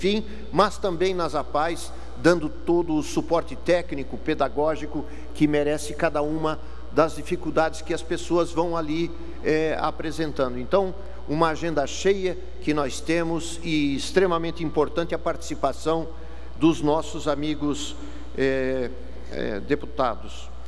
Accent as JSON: {"language": "Portuguese", "country": "Brazil", "lives_now": "United States", "said": "bater no peito e dizer eu sou brasileiro lá, a coisa não é assim. E nós sofremos um grande preconceito ainda nos Estados Unidos da América"}